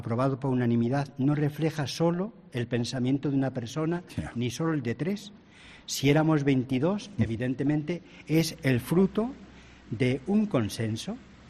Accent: Ávila, Castile and León, Spain; Yo soy de Ávila, como ustedes saben.

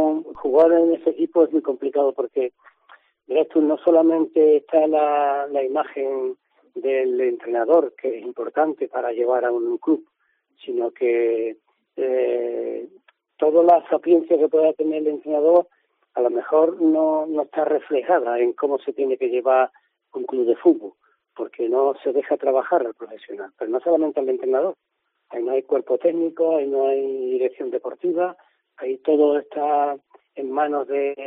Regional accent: Cádiz, Andalusia, Spain; tampoco me puedo vendar los ojos de donde he nacido yo. Y aquí le debo yo todo. Yo soy de Cádiz. Muchas veces se piensa que yo soy de Valencia, por el apellido.

